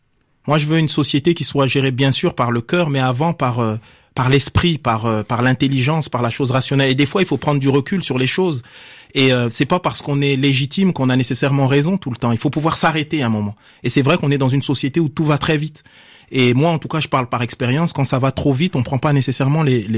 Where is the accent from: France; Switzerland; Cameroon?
France; on est français, en fait.